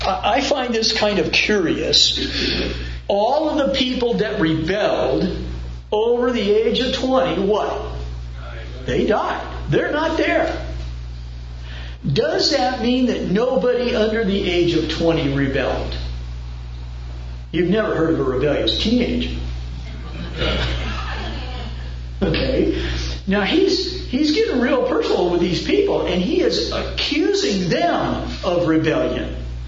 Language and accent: English; United States; We've lived all of our lives in the United States of America.